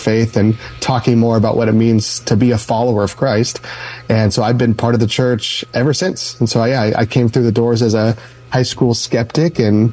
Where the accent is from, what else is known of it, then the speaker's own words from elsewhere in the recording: Castro Valley, California, United States; Yeah, I grew up here in the East Bay in Hayward, Castro Valley, and I was attending Castro Valley High School